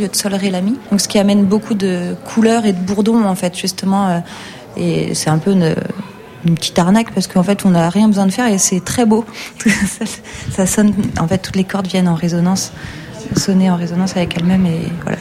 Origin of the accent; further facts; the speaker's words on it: Brittany, France; Même si on vient de Bretagne, on a quand même réussi à faire passer ça dans d'autres cultures.